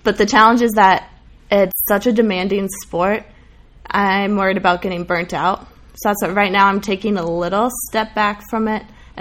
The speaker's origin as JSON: {"language": "English", "region": "Midwest", "country": "United States", "said": "You know, I'm from the Midwest, so"}